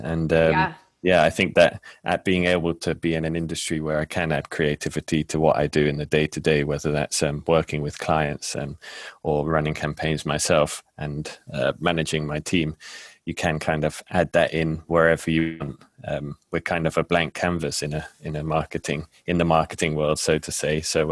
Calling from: London, United Kingdom; So I am calling from a flexible working space in Regent's Park, London.

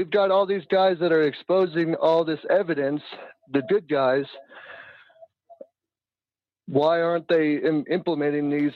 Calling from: Montana, United States

